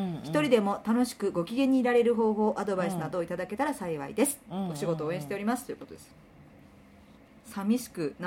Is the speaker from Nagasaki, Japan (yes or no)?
yes; Nagasaki, Japan; now in Tokyo, Japan; 私は九州の長崎出身で、